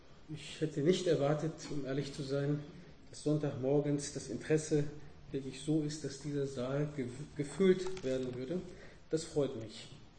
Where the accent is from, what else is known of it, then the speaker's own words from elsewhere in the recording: Oberhausen, North Rhine-Westphalia, Germany; meine Heimatstadt Oberhausen